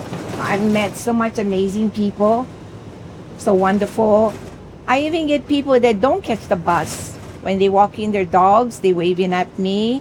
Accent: Kailua, Hawaii, United States; I was born here, and I grew up in Kailua. When we moved to Kailua, I was 3 years old. We never had the tunnel now. We came on the Opali Road, that zigzag road

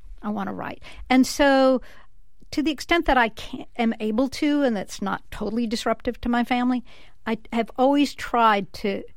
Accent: Tennessee, United States; I think very early on, and I didn't grow up with a silver spoon in my mouth, by the way. I grew up in Appalachia

